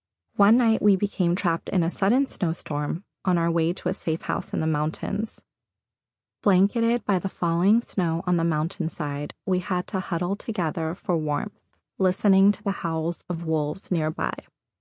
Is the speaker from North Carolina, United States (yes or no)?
no; Seattle, Washington, United States; born there; also born or lived in Tehran, Iran; I was born in Seattle, but I spent the majority of my first 4 years with both of my grandmothers in Tehran.